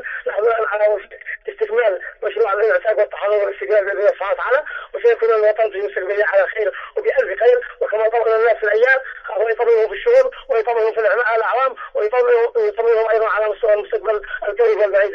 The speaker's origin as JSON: {"language": "Arabic", "country": "Yemen", "said": "نحن كشعب يمني بكل قوانا"}